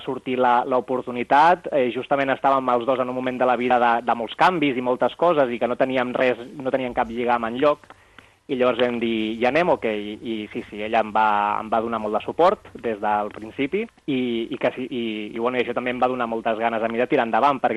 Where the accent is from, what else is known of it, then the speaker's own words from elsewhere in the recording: Sant Pere de Ribes, Catalonia, Spain; moved away as an adult; now in South Korea; tota la vida m'he criat i he crescut a Sant Pere de Ribes, he estudiat allà i després vaig estudiar a Barcelona, però sempre vivint a Ribes, i ara doncs fa 3 anys que visc a Corea del Sud